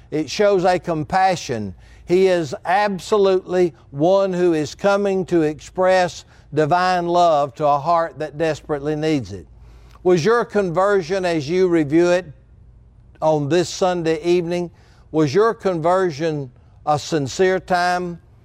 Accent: Anderson, South Carolina, United States; born there; And I was born in Anderson, South Carolina at the Anderson at the time Memorial Hospital there.

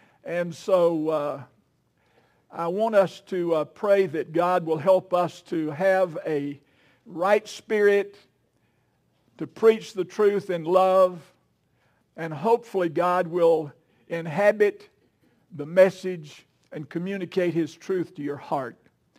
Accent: Valdez, North Carolina, United States; And Wendy's from my hometown. We're both from Valdez, North Carolina.

